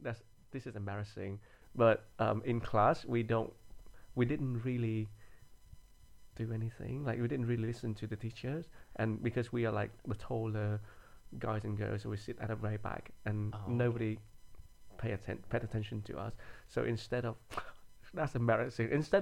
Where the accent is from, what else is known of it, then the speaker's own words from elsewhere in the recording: Vietnam; now in Nottingham, United Kingdom; I'm from Vietnam.